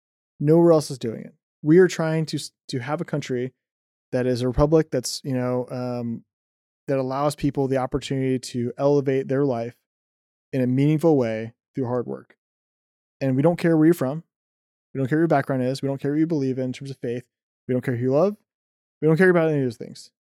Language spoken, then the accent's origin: English; United States; born there; obviously I'm biased because I was born in America and I served in the military.